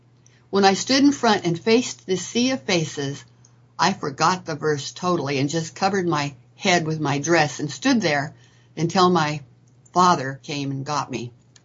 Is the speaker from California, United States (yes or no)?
yes; El Cerrito, California, United States; now in Sulphur Springs, United States; I was born in August of 1938 in Berkeley, California